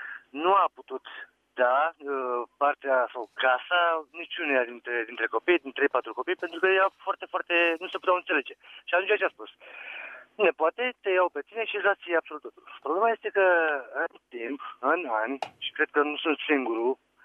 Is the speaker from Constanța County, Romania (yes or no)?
yes; Constanța, Constanța County, Romania; sunt din Constanța.